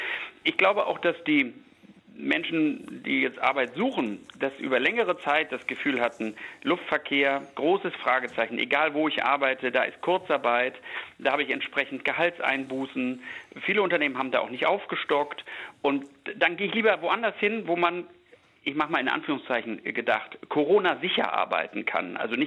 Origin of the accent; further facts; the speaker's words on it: Hamburg, Germany; die setzen einen ja jetzt im Ausblick für mich als Hamburger, nächste Woche Sommerferien, setzen einen diese Schlangen ja schon unter Druck.